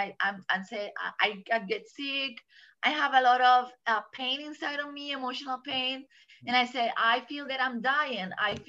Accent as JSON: {"language": "English", "country": "Puerto Rico", "moved": "yes", "said": "So I'm from Puerto Rico. I'm Puerto Rican. So I just came here 6 years."}